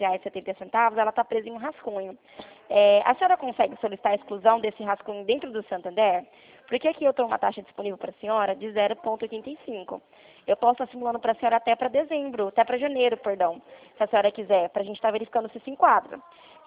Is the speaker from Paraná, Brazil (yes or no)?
no; Presidente Prudente, São Paulo, Brazil; eu sou de Presidente Prudente, na verdade.